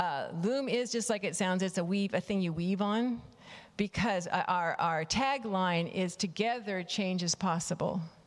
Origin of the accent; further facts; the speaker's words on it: United States; I'm American, middle class, white person in the U.S.